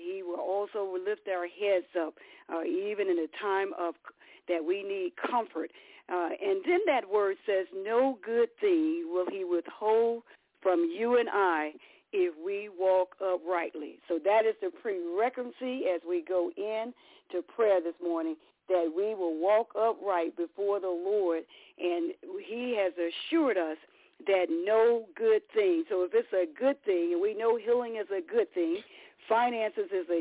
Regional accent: Alabama, United States; I'm originally from Alabama

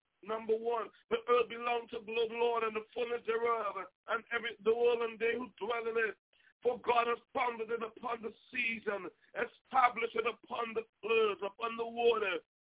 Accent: Trinidad & Tobago; now in United States; So when I came to America from Trinidad and Tobago, I came what you may call undocumented, as a lot of people did.

